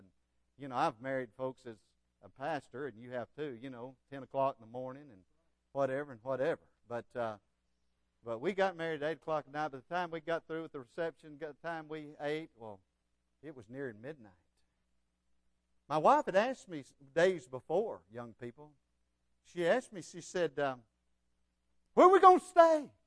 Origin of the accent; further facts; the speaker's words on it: Sulphur Springs, Texas, United States; And I grew up in Sulphur Springs, Texas, where we're living now.